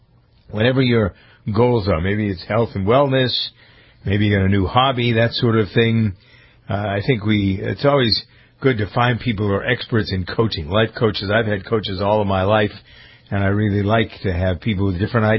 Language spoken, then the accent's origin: English; Framingham, Massachusetts, United States; there's a new Lifetime in my hometown of Framingham, Massachusetts.